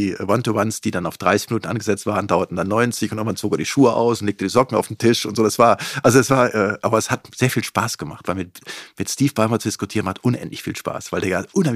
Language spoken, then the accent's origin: German; North Rhine-Westphalia, Germany; Also ich habe in Gütersloh eine Wohnung genommen, aber am Wochenende war ich schon im Kölner Raum. Also ich komme aus dem Köln-Bonner Raum.